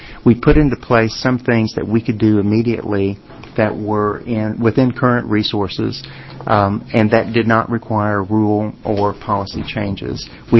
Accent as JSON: {"language": "English", "region": "the South", "country": "United States", "said": "And because I'm from the South, let me say to this panel of ladies, Happy Valentine's Day."}